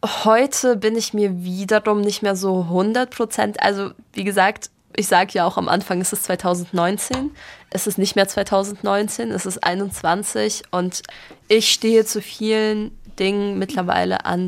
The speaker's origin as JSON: {"language": "German", "town": "Baden-Baden", "region": "Baden-Württemberg", "country": "Germany", "tie": "born or raised there", "lives_now": "Stuttgart, Germany", "said": "ich bin in Baden-Baden aufgewachsen, ich lebe jetzt in Stuttgart"}